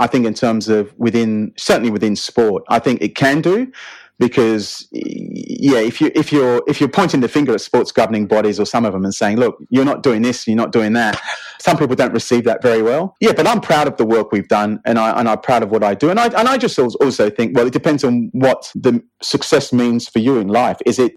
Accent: England, United Kingdom; now in Australia; I came from England. I mean, and as an English, a young English lad growing up

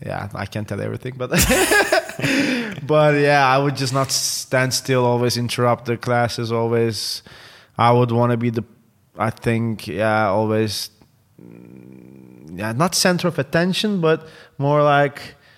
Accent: Istanbul, Turkey; now in Amsterdam, Netherlands; I was born and raised in Istanbul. I was born on the European side, but our house was on the Asian side of Istanbul.

